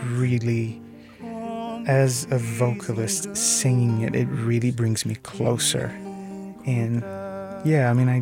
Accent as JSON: {"language": "English", "town": "Fortaleza", "region": "Ceará", "country": "Brazil", "said": "I am originally from Fortaleza, Brazil, northeast Brazil. A little bit far from Rio."}